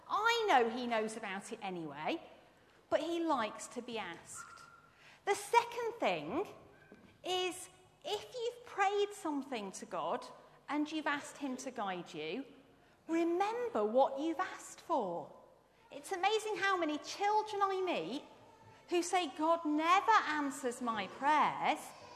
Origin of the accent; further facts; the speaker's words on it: Manchester, North West England, United Kingdom; now in Southampton, United Kingdom; I'm from Manchester. I came to Southampton via Oxford.